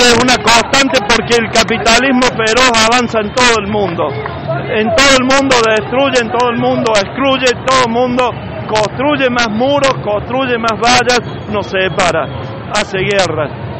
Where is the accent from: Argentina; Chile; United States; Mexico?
Argentina; Córdoba; yo soy de acá de Córdoba, geógrafo